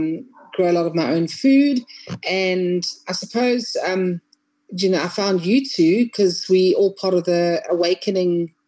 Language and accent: English; Eswatini; from Swaziland in Africa, the smallest country, I think, in the world. We have a king with 17 wives, so you can just imagine.